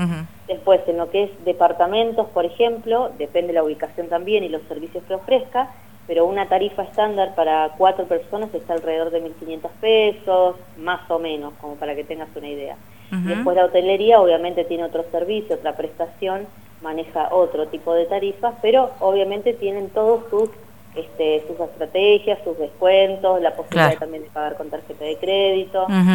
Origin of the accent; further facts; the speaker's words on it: San Antonio Oeste, Río Negro, Argentina; obviamente yo soy nativa de nuestra ciudad de San Antonio